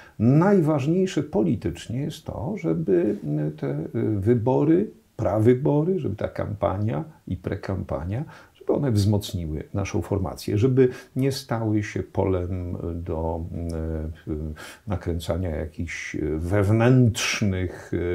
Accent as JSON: {"language": "Polish", "town": "Wrocław", "region": "Lower Silesian Voivodeship", "country": "Poland", "tie": "born or raised there", "also_born_or_lived": "Toruń / Lublin", "said": "Wrocław to miasto, owszem, moich lat szkolnych i uniwersyteckich, ale urodziłem się w Toruniu."}